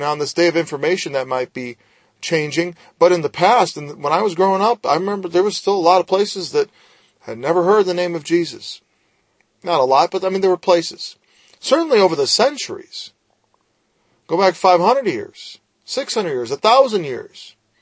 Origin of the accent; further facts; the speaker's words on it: United States; born there; I was born in America, the most Christian country, at least overtly, in the entire world.